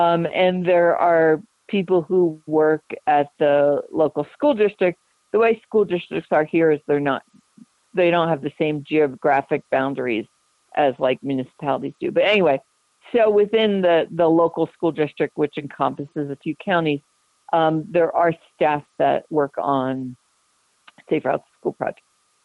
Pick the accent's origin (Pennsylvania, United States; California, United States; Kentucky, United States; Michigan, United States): Pennsylvania, United States; Philadelphia; I mean, I'm from Philadelphia. I spend a lot of time in New York because my brother lives there.